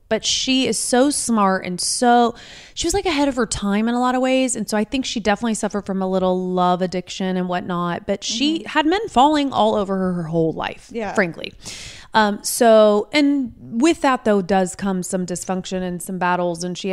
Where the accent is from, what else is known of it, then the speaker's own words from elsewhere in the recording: Indianapolis, Indiana, United States; also born or lived in Martinsville; And I grew up, I was raised in Indianapolis until I was about 11. So okay. I did have a little city life in me. And then my mom and my stepdad decided to take us to Martinsville, which was about an hour south of Indianapolis